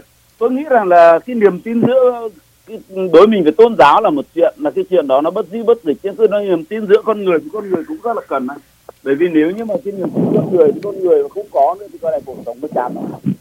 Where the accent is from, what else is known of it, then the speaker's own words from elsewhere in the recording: Vinh, Nghệ An, Vietnam; Tôi là cái người mà sống ở ngay cái vùng đó, cái giáo phận Vinh là giáo phận quê hương của tôi.